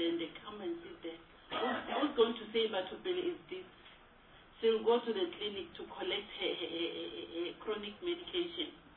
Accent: Hamujaji, Limpopo, South Africa; But I'm from Limpopo, Hamujaji, a deep rural area.

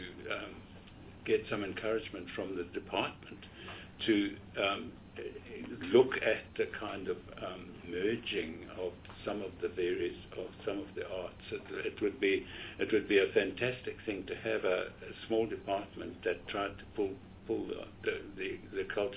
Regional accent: Kimberley, Northern Cape, South Africa; apart from growing up in Kimberley, I've done a lot of work in the Northern Cape

